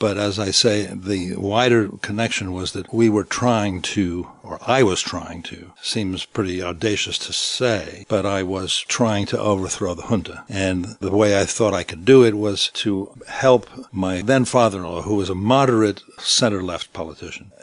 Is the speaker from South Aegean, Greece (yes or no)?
yes; Syros, South Aegean, Greece; accent: Syros waterfront; first language Greek; English is a second language; also born or lived in London; I was born in London, and I came to Greece when I was about 6 months old. And the first language I spoke was Greek. And I've spoken in Syros, of the island of Syros. And my family have told me that I spoke with the heavy accent of the Syros waterfront.